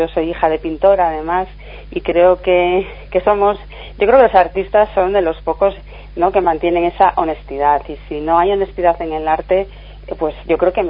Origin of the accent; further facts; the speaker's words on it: Galicia, Spain; accent: Galician; yo soy gálico falante, soy castellano parlante y además convivo de una manera muy natural con las dos lenguas y el acento, pues cuando hablo castellano probablemente pues no quiere salir el acento gallego